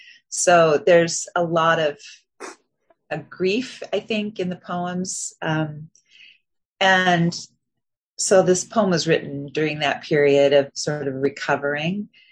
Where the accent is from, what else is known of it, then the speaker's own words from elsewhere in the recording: Washington, United States; But it's also my hometown. And my hometown extends into the Hanford site. It was just part of our culture.